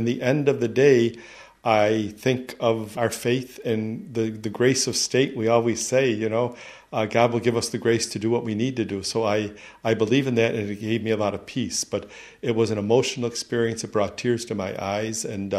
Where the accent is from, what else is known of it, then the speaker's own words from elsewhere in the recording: Buffalo, New York, United States; also born or lived in Brazil; Before that, I was in Brazil as a missionary for 18 years. Originally, I come from Buffalo, New York.